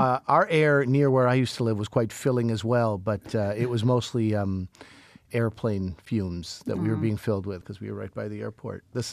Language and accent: English; Montreal, Quebec, Canada; I grew up in Montreal. And as a young man, I mean, wild horses could not have pulled me out of Montreal.